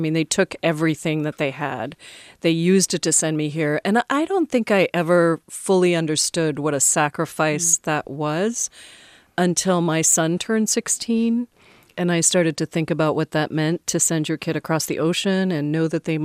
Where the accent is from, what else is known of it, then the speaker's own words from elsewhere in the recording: Indonesia; also born or lived in Singapore; I spent 10 years of my life growing up in Indonesia. In between, we moved to Singapore for 2 years. We lived in a tiny little apartment in Singapore.